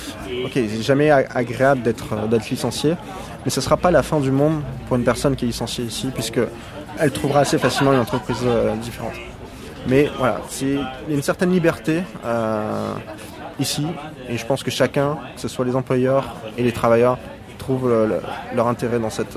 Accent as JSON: {"language": "French", "town": "Lille", "region": "Hauts-de-France", "country": "France", "also_born_or_lived": "Paris", "moved": "as an adult", "lives_now": "Montreal, Canada", "said": "je suis originaire de Lille, nord de la France, et je suis arrivé à Montréal en juillet 2013. Avant de venir à Montréal, je travaillais à Paris pendant 3-4 ans"}